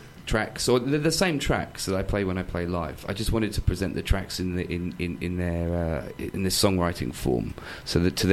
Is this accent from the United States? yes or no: no; Chelmsford, East of England, United Kingdom; And although I'm from Chelmsford and from this area originally, and I love it, and you know, I always come back to it.